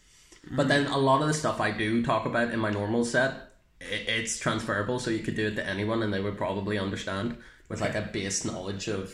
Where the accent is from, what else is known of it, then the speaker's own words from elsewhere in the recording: Northern Ireland, United Kingdom; British guy? I identify as Northern Irish.